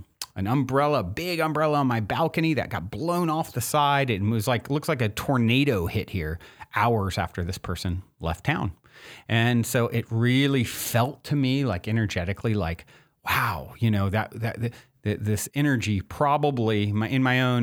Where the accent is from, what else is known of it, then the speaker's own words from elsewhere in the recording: Virginia, United States; now in California, United States; I grew up in Virginia where I miss thunderstorms every afternoon in the summer